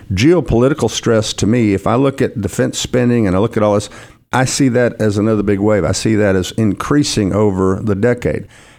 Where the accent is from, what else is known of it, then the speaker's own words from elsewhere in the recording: Dallas, Texas, United States; I was born in Baylor Hospital on September 2nd of 1955. I'm a native Dallas guy, which is really fairly rare.